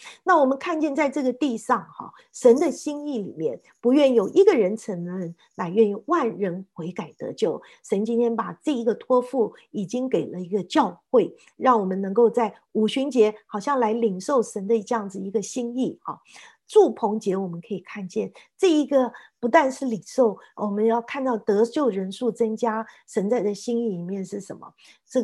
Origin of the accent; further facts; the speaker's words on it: China; 就拿出我们中国人的冲啊